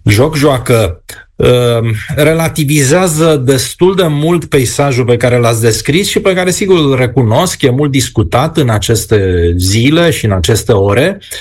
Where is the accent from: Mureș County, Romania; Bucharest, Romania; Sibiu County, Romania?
Bucharest, Romania; born there; ca bucureștean din naștere.